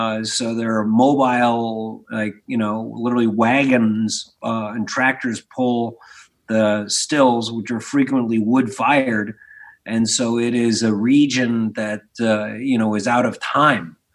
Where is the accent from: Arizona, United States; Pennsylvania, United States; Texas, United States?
Pennsylvania, United States; Philadelphia; And we're both from Philly, right?